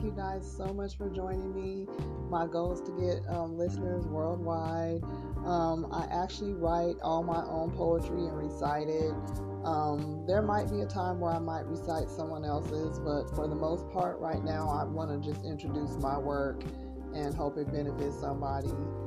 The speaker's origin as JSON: {"language": "English", "region": "Southern California", "country": "United States", "said": "by the way, which I should have told you guys from the jump. I'm from Southern California"}